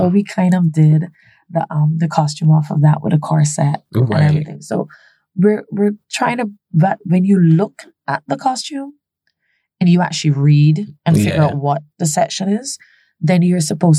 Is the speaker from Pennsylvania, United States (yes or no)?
no; Brooklyn, New York, United States; I'm from Brooklyn, and we have some of everything everywhere.